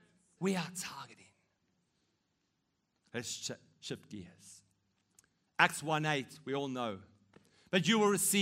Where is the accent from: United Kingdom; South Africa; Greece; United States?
South Africa; I'm going to use my home country, South Africa.